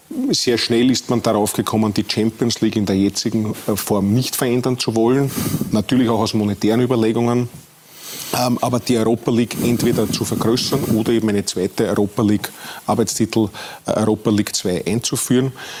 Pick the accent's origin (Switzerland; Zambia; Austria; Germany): Austria; Wir sind ja dort auch als Österreicher ganz gut vertreten.